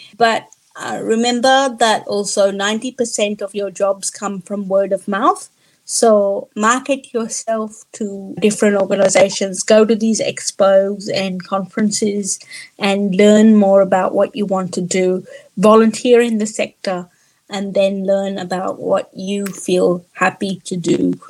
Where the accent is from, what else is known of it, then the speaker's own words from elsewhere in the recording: India; born there; moved away; also born or lived in New Zealand / Australia; I was born in India and I moved to New Zealand and Australia